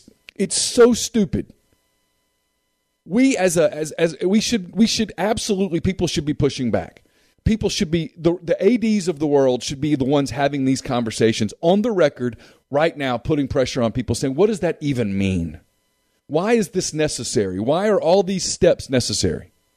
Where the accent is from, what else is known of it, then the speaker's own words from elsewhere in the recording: Ruston, Louisiana, United States; I grew up in Ruston. Lots of people have grown up in Ruston.